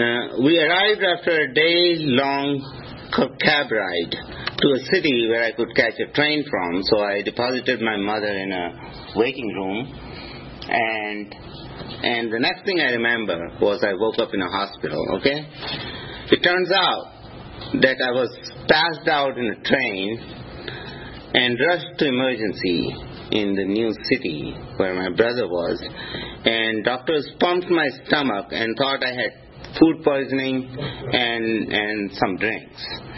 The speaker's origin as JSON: {"language": "English", "country": "India", "said": "Now you have to recall my heritage now. I'm from India. There's a God salesman on every street corner in India."}